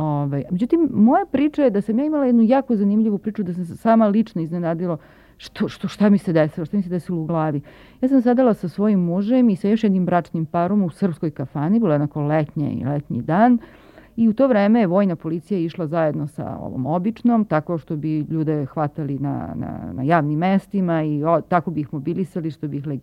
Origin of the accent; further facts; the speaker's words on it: Italy; gde sam ne samo boravila, nego živela u Rimu, ja sam odrasla u Italiji